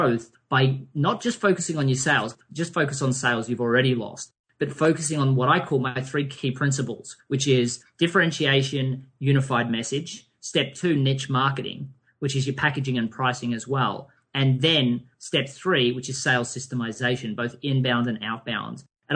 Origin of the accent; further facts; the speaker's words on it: Australia; obviously he said, mate, because we're Australian, that's what we say